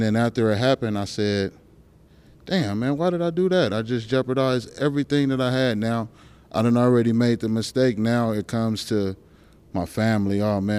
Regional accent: Compton, California, United States; now in Alaska, United States; Then it's a little more resources here in Alaska, but I'm from Compton.

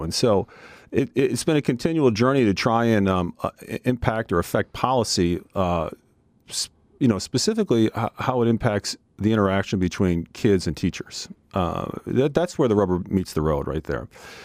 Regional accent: Pennsylvania, United States; moved away as an adult; now in Alaska, United States; Yeah, I first came up in 1983 from Pennsylvania right out of college.

